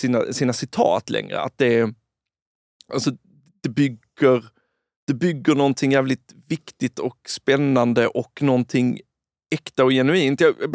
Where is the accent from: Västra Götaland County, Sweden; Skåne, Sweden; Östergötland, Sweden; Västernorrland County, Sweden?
Skåne, Sweden; Malmö; jag är själv från Malmö.